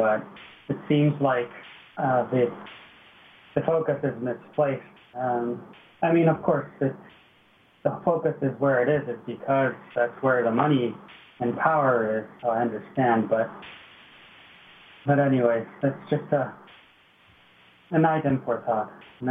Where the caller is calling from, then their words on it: Japan; Sorry, it must be because I'm using Skype from Japan.